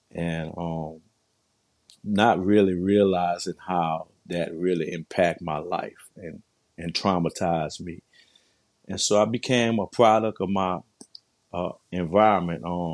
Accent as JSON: {"language": "English", "town": "New Orleans", "region": "Louisiana", "country": "United States", "said": "I come from New Orleans, a poverty-stricken neighborhood that was infested with drugs and violence."}